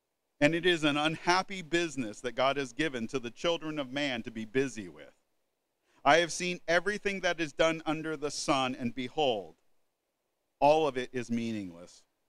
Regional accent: Portland, Oregon, United States; I know that might not sound like that big of an achievement, but I grew up in Portland.

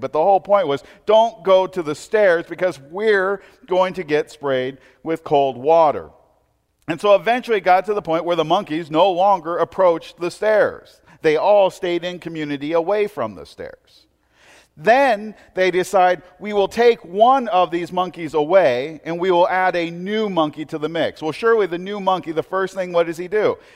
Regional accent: Portland, Oregon, United States; Okay, now I grew up in Portland.

